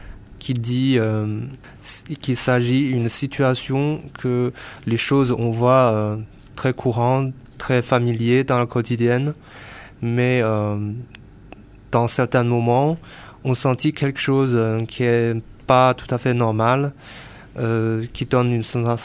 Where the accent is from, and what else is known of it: China; born or raised there; French is a second language; now in France